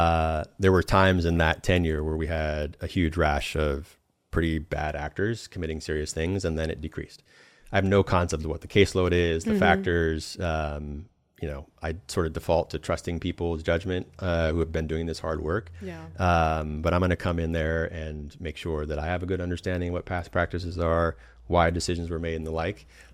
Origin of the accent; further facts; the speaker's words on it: Steilacoom, Washington, United States; I grew up in Steilacoom, Washington, with a view of McNeil Island.